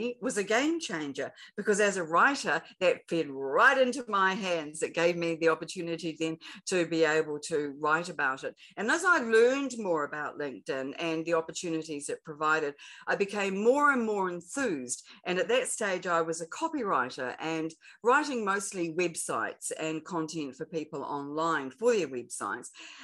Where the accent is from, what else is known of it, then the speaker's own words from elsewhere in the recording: New Zealand; Well, as you know, I'm a New Zealander. I was born in New Zealand and have lived here all my life.